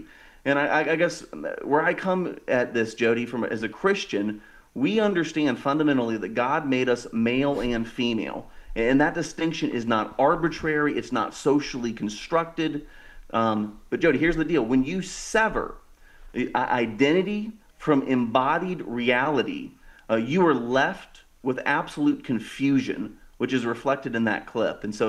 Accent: Florida, United States; Senator Moody from my home state of Florida

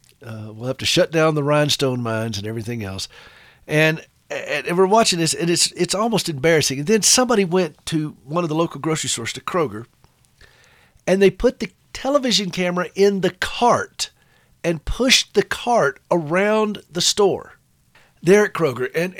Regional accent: South Carolina, United States; And but where I grew up in South Carolina, snow was a weird novelty.

